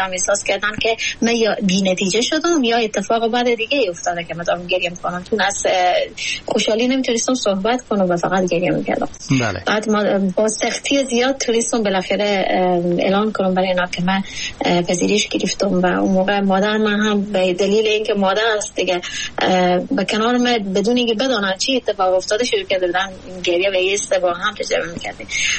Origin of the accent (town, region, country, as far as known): Afghanistan